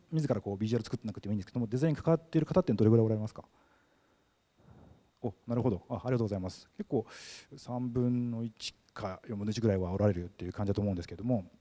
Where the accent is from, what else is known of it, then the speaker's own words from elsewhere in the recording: Okayama, Japan; 岡山市南区出身ということで、こう岡山はどねになったのかなということで、ちょっと帰ってきたいなみたいな話をしてたら